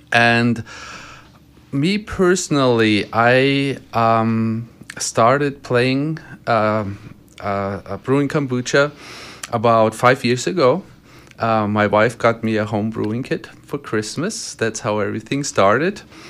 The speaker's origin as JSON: {"language": "English", "country": "Germany", "second_language": "English", "moved": "yes", "lives_now": "Sarasota, United States", "said": "I'm from Germany originally."}